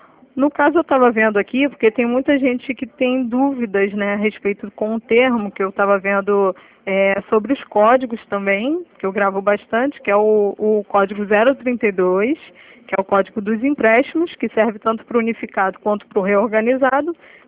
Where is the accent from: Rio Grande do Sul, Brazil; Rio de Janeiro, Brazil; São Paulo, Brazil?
Rio de Janeiro, Brazil; Nova Iguaçu; sou de Nova Iguaçu 1.